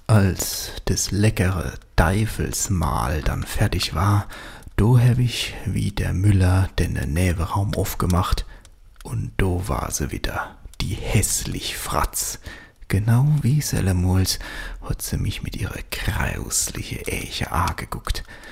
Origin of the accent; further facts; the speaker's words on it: Rhineland-Palatinate, Germany; accent: Palatine